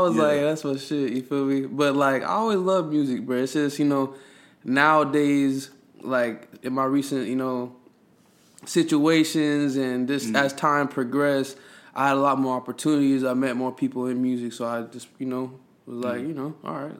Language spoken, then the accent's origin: English; Florida, United States; I'm coming here from Broward County.